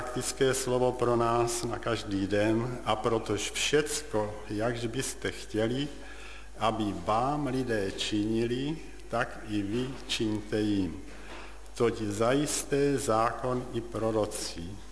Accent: Trstenice, Pardubice Region, Czechia; born there; narodil jsem se v Trstenicích u Litomyšle.

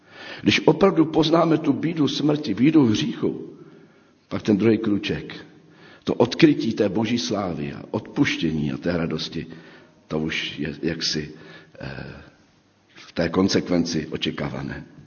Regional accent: Zlín, Zlín Region, Czechia; ze Zlína, akorát jsem si nedovedl představit, jak můžou stavit jako dítě ty chýše na ty sedlové střeše.

